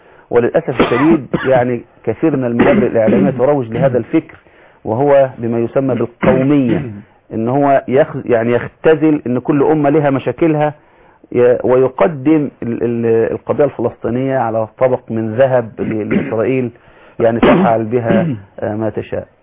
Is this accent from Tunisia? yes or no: no; Egypt; نحن كمصريين